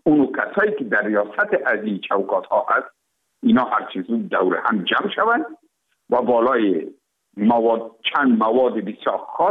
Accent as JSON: {"language": "Persian", "country": "Afghanistan", "said": "ما افغان هستیم"}